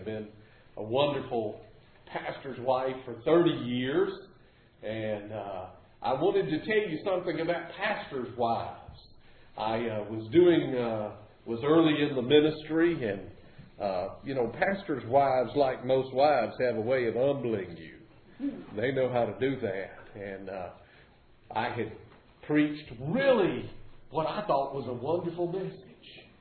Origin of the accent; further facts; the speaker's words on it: Burlington, North Carolina, United States; and my roots are really in the Piedmont. I grew up in Burlington, but my mother was an eastern North Carolina girl